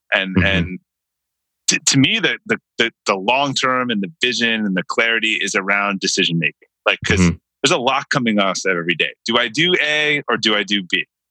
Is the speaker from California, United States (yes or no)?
no; Brookline, Massachusetts, United States; I grew up in Brookline